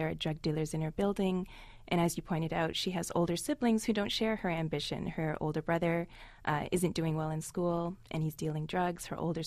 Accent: Canada; when I was a child, I grew up in Canada. I'm an immigrant.

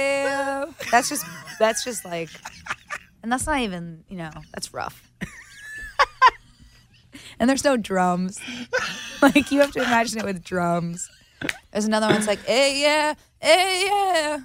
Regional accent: New Jersey, United States; I'm from New Jersey. I love big gold jewelry.

